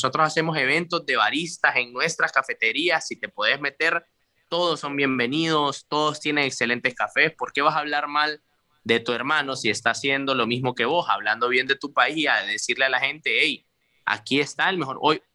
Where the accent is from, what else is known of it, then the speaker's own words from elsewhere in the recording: Honduras; Brother, yo soy de Honduras, la gente es así como yo, ¿me entendés?